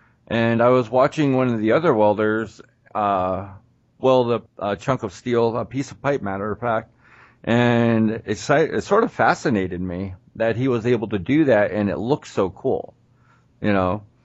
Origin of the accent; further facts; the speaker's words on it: Erie, Pennsylvania, United States; also born or lived in Williamsport; I grew up there, and I live there now.